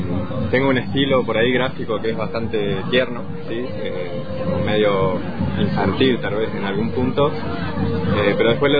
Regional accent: Neuquén, Argentina; yo soy allá de Neuquén, capital.

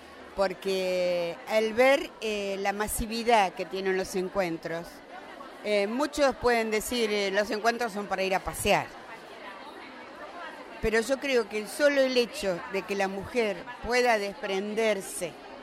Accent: Mar del Plata, Buenos Aires Province, Argentina; soy de Mar del Plata

